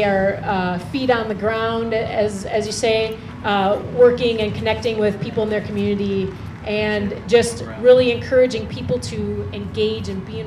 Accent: Milwaukee, Wisconsin, United States; now in Madison, United States; I'm a Wisconsin native. I was born and raised in Milwaukee and now live in Madison for the last dozen years or so.

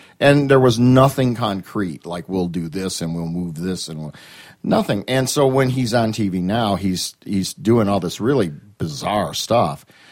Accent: Paterson, New Jersey, United States; because I came from Paterson, New Jersey, another town destroyed post-industrial.

